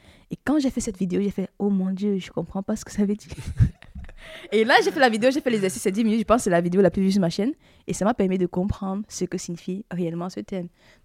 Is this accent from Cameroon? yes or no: yes; Cameroon; moved away; J'ai quitté le Cameroun en 2017. Et mon père m'a dit une phrase qui m'a toujours marqué, c'était « … partout où tu vas, tu es chez toi. »